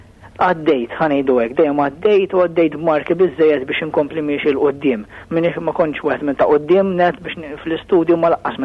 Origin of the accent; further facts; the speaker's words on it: Birkirkara, Central Region, Malta; L-ambjent fejn trabbejt Birkirkara. Sempliċi ħafna